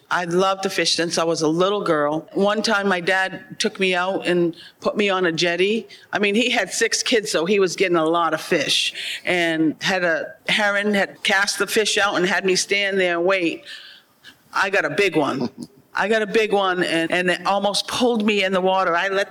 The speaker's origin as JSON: {"language": "English", "town": "Mashpee", "region": "Massachusetts", "country": "United States", "tie": "born or raised there", "said": "But being a child growing up in Mashpee, it was like every month there's something new to harvest outside"}